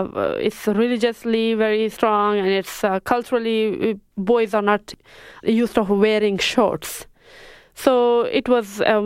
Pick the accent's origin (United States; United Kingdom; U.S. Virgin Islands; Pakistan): Pakistan; Waziristan, Khyber Pakhtunkhwa; And I come from Waziristan, which is the hub of Taliban, and Waziristan means the land of Wazir people.